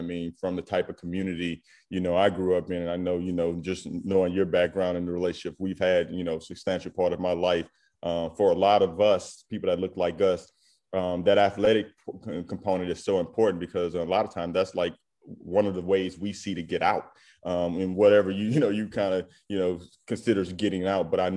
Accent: Southern United States, United States; I mean, I'm a Southerner.

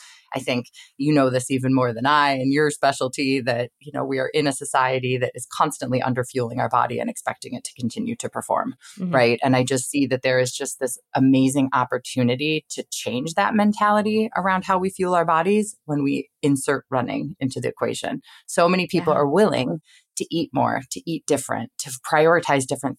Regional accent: Ohio, United States

